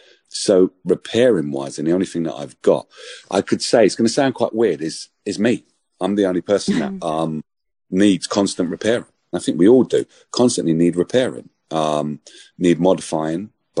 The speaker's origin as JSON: {"language": "English", "town": "Hackney", "region": "London", "country": "United Kingdom", "tie": "born or raised there", "said": "When I was growing up in Hackney, I had a really great time."}